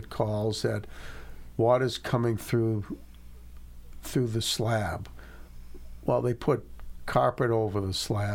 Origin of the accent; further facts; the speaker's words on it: Natick, Massachusetts, United States; also born or lived in Wethersfield; I was brought up in Natick and Weathersfield